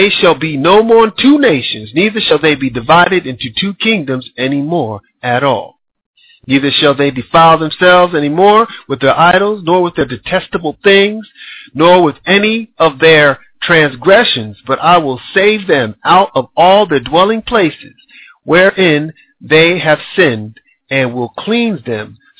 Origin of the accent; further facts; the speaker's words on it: Allentown, Pennsylvania, United States; now in Sweden; even my hometown, Allentown, Pennsylvania.